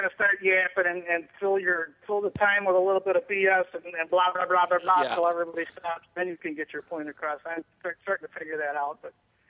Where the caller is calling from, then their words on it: Massachusetts, United States; but I'm really calling from Massachusetts.